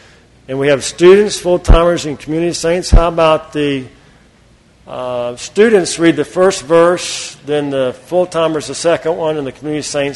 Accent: Austin, Texas, United States; Here, I'm from Austin, some of you from Chicago, some from Ohio, and we're in a fellowship, right?

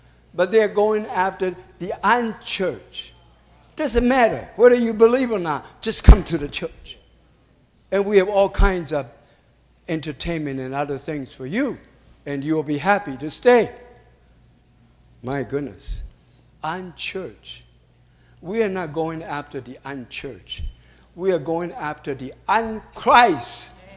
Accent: California, United States; We came from Southern California.

